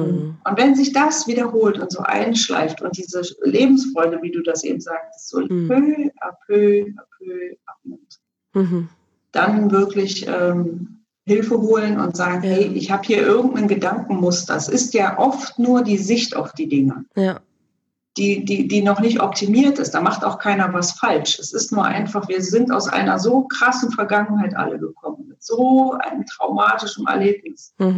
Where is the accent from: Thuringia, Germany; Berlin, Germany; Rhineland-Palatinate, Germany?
Berlin, Germany; East Berlin; Also ich bin ja selber in Ost-Berlin groß geworden.